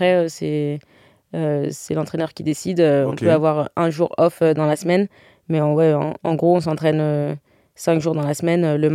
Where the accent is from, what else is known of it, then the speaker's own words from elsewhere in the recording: Charenton-le-Pont, Île-de-France, France; Je jouais chez les garçons à Charenton, en mixte.